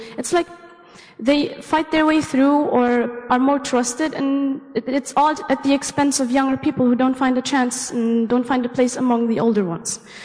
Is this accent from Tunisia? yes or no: yes; Tabarka, Jendouba Governorate, Tunisia; my hometown, which is in the northwestern region, and it's called Tabarka.